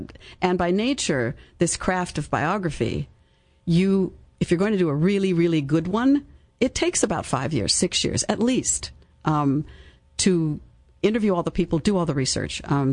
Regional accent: Santa Monica, California, United States; born there; I was born in St. John's Hospital in Santa Monica, California, which was known as the Hospital of the Stars at the time.

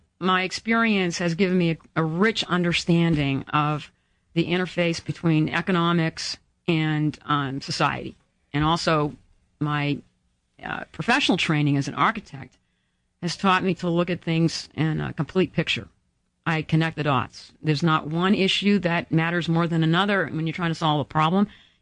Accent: Brockton, Massachusetts, United States; born there; I was born in Brockton, Massachusetts, which is just south of Boston, en route to the Cape. It was fondly called a working-class suburb of Boston.

